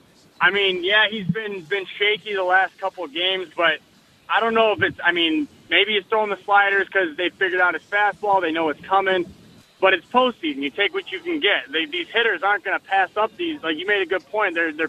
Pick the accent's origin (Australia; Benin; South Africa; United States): United States; Detroit, Michigan; now in Providence, United States; I mean, I'm from Detroit, live in Prov now.